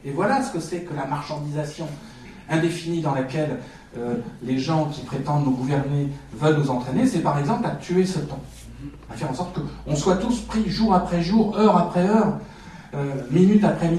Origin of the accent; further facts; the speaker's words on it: Paris, Île-de-France, France; moi je suis parisien. Et je vis dans le 6e. Enfin, je vivais, mes parents vivaient dans le 6e arrondissement.